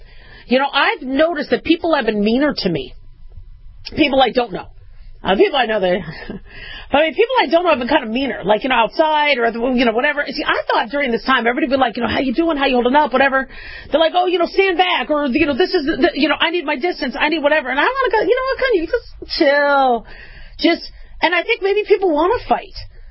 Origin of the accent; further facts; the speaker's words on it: Las Vegas, Nevada, United States; I grew up in Vegas when we had 99-cent shrimp cocktail, 99-cent prime rib or whatever.